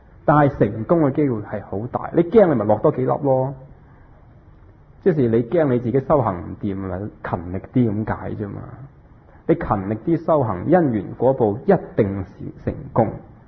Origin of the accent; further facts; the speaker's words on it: Hong Kong; 我哋香港人好多人唔识呼吸